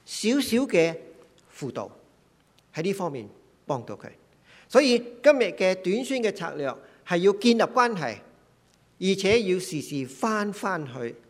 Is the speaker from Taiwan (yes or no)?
no; China; now in North America; 你和我今天上帝摆我哋喺北美，上帝俾我哋成为一个嘅中国人，